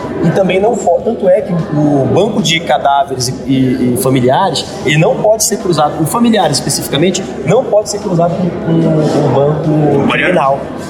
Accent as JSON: {"language": "Portuguese", "region": "Amapá", "country": "Brazil", "said": "eu sou do Amapá, né, pessoal? Gente que até nem sabe se existe o Amapá, né?"}